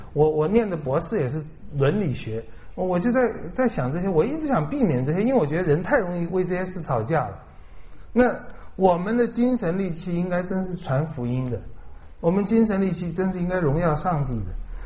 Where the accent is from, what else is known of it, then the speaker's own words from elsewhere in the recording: Taiwan; 那么多半是像我一样，我的父母一样从大陆来的，多半是跟着老总统来的，然后我们就在这种环境长大